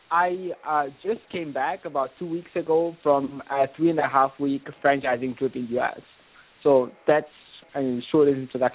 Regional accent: Italy; English is a second language; now in United Kingdom; I'm originally from Italy.

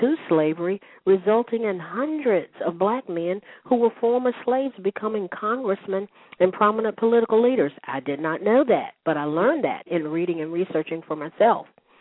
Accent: North Carolina, United States; as an African-American, as a black person growing up in Jim Crow in North Carolina, in the city where the sit-in started

